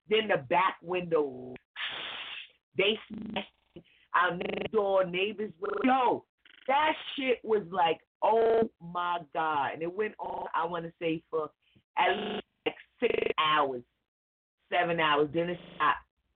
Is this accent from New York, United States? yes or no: yes; New York, United States; Okay, so I'm down south, grandma's house. I'm from New York.